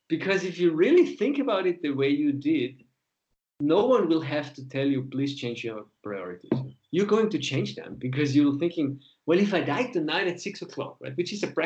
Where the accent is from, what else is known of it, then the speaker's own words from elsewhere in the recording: Austria; English is a second language; I'm originally from Austria, right? I grew up in the middle of the mountains in southern Austria, had a very peaceful childhood, and then went to agricultural high school, went to the army in Austria, and then business university.